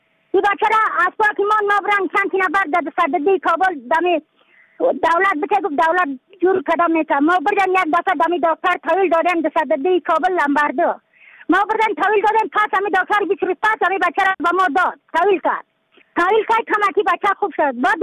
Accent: Badakhshan, Afghanistan; از بدخشان هستم، مرکز بدخشان ولسوالی اتل پایان قیره وینگ.

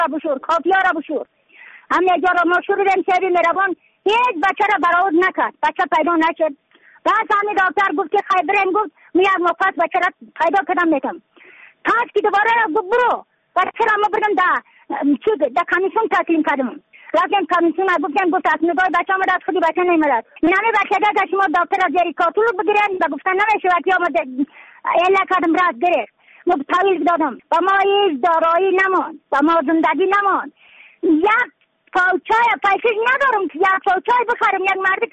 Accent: Badakhshan, Afghanistan; از بدخشان هستم مرکز بدخشان ولسوالی اتل پایان

